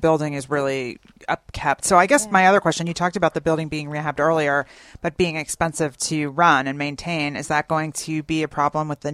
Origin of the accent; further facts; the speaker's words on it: Philadelphia, Pennsylvania, United States; I grew up in a, you know, urban area, not Atlanta. I grew up in Philadelphia, and, you know, there's plenty of homeless people there.